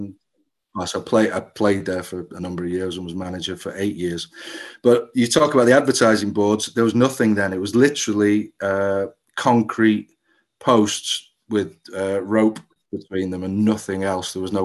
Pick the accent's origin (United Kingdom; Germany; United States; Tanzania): United Kingdom; Manchester, North West England; moved away as an adult; now in Cornwall, United Kingdom; I was born in Manchester and I grew up there. And when I was 19, we moved down to Cornwall, which is where my father's from.